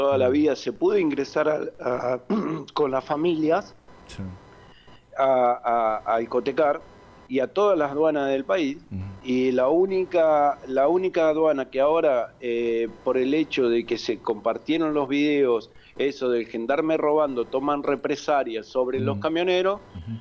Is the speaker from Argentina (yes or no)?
yes; Buenos Aires, Argentina; also born or lived in Goya; En Goya y viví siempre en Buenos Aires. Vivo en Libre, sí, ahora, actualmente.